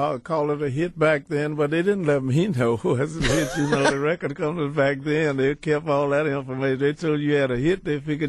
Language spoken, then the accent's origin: English; Louisiana, United States; I'm from Louisiana. I got to fix the red beans and rice.